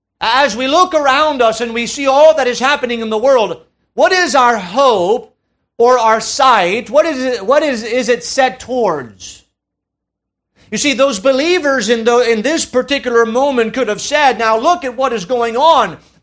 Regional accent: France; She didn't grow up in France. I did.

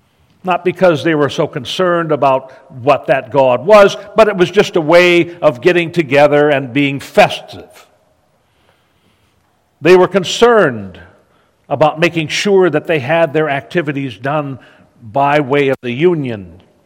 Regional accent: Linden, United States; I had a little key fob when I was growing up in Linden. It said, "Linden. Population 3,264.

